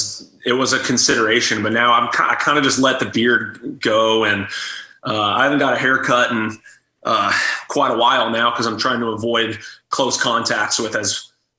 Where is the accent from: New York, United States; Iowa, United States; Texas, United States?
Texas, United States; Austin; born or raised there